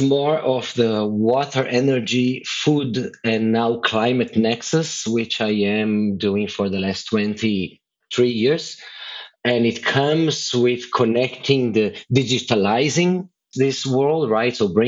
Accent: Brazil; now in Israel; I'm from Brazil. I am 22, 23 years living in Israel now, but yes, I'm a Brazilian living in Israel doing wastewater.

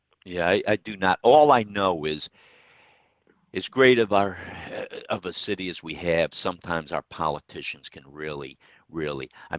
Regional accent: Troy, New York, United States; We have Paul in Troy, my hometown.

